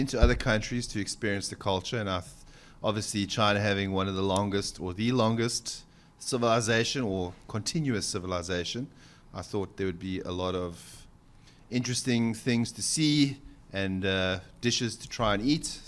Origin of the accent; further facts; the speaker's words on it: South Africa; The part of Africa I come from is very different from the rest of Africa. Okay, I come from South Africa. It's still quite developed. Okay, we don't live in huts there. Well, not all of us.